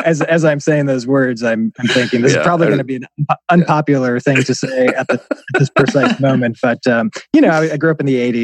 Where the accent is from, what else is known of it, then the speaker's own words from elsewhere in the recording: Ohio, United States; helped elect a governor in my home state of Ohio back in 2006.